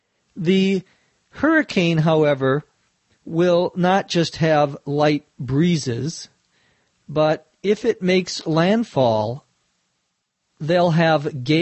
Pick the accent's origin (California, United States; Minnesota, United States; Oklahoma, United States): Minnesota, United States; When I grew up in Minnesota, we would often see tornadoes